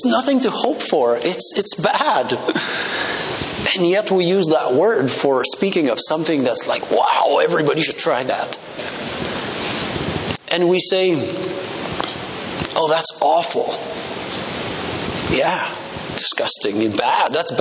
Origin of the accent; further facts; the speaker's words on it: Quebec, Canada; moved away as an adult; also born or lived in Ontario / British Columbia; I was born in Ontario, grew up in Quebec, moved to Montreal when I was 17, lived there for 12 years, moved to BC in 2006, and been at Cape and Ray since 2013, so I really don't know where I'm from anymore